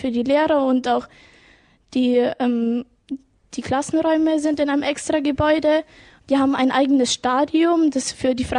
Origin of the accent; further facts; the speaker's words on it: Traunreut, Bavaria, Germany; das Schulgelände ist genauso groß wie die Stadt, aus der wir kommen. Also wir kommen ja aus Tronreuth.